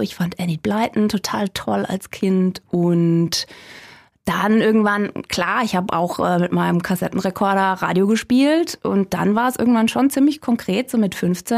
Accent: Gunzenhausen, Bavaria, Germany; Also ich komme aus der Ecke Gunzenhausen, wenn dir das was sagt.

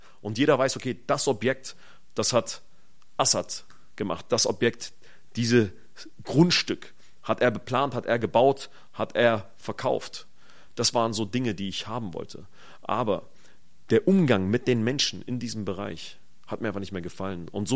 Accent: Germany; Ich bin Palästinenser, bin Muslime, bin in Deutschland groß geworden

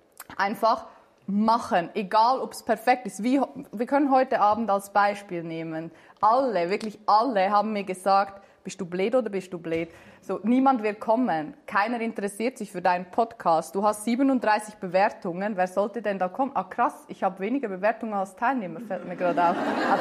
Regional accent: Switzerland; ich bin Schweizerin und ja. Wir gehören ja nicht zur EU

